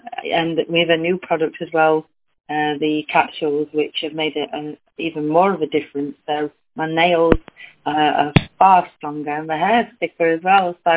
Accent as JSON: {"language": "English", "town": "Sheffield", "region": "Yorkshire and the Humber", "country": "United Kingdom", "said": "I'm from Sheffield."}